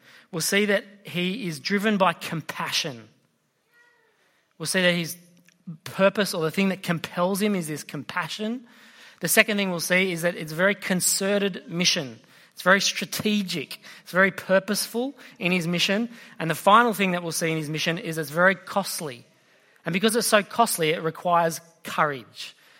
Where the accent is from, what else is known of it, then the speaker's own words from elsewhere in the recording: Sydney, New South Wales, Australia; I grew up in Sydney, in the city, in the inner city of Sydney.